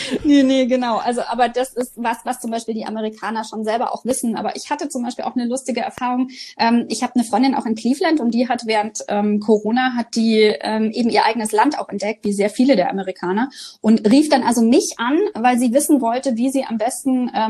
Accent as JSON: {"language": "German", "country": "Germany", "said": "als Deutsche ist man dann schon, ne, nochmal was anderes als so"}